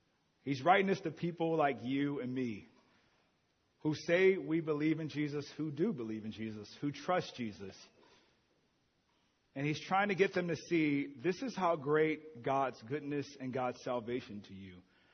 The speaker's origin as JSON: {"language": "English", "town": "New Orleans", "region": "Louisiana", "country": "United States", "tie": "born or raised there", "said": "So I grew up in New Orleans. It's influenced by West African, Haitian, German, Italian, Vietnamese, French, Spanish, everything, Cajun."}